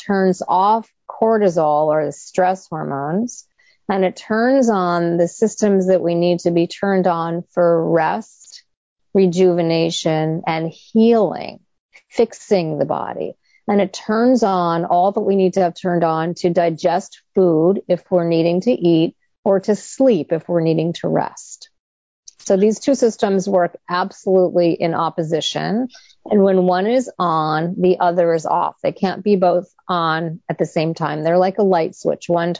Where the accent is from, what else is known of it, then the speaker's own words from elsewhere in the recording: New York, United States; If we're a New Yorker crossing a street like I do frequently, being a New Yorker